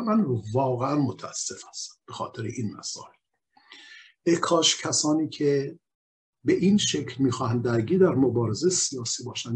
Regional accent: Iran; منم یه ایرانی هستم

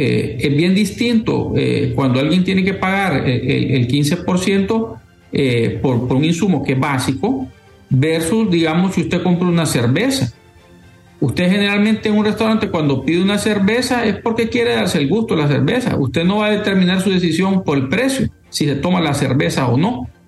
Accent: Honduras; si alguien como yo, como hondureño, ¿verdad?

